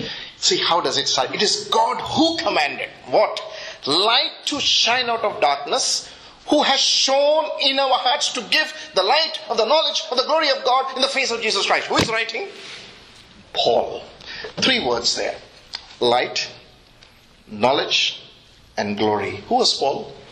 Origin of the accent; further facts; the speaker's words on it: Satna, Madhya Pradesh, India; I said, "I come from Satna, Madhya Pradesh." Okay, Satna. That's a very strong fundamentalist, Hindu fundamentalist place, okay?